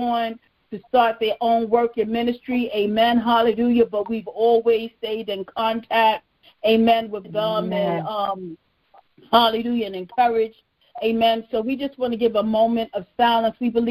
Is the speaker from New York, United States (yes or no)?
yes; New York, United States; Because I'm from New York. In New York, we are always in a rush.